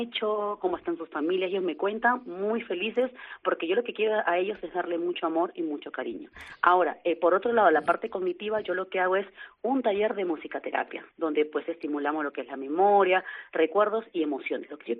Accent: Peru; now in Spain; soy peruana, tengo ya 3 años acá en España

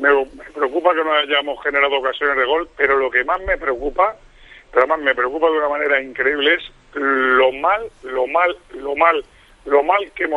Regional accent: Spain; y soy español

